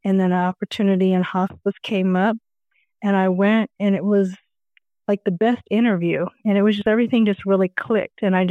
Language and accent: English; Cincinnati, Ohio, United States; also born or lived in Statesboro, Georgia; so I was born actually in Statesboro, Georgia, and lived there for a little bit. And we moved to Cincinnati, lived most of my time in Cincinnati, Ohio.